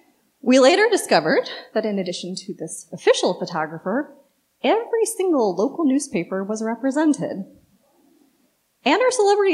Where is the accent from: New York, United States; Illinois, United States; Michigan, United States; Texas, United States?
Illinois, United States; Chicago; It's like a strange cousin to, where are you from? And when I say Chicago, the equally problematic follow-up, no, where are you really from?